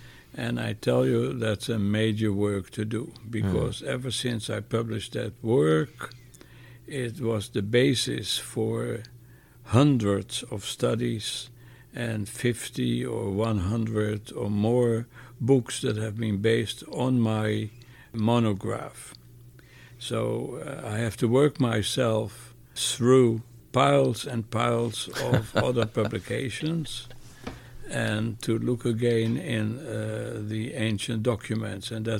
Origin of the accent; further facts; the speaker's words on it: Amsterdam, North Holland, Netherlands; moved away as an adult; now in Israel; I grew up in Amsterdam. I was a member of a Zionist youth movement.